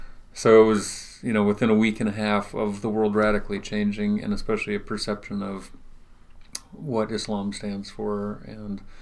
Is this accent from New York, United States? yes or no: no; Grand Island, Nebraska, United States; moved away as an adult; I grew up in Grand Island, Nebraska.